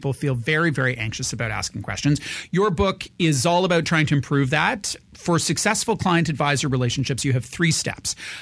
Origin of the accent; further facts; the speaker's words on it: Canada; We're Canadian. We pay taxes here.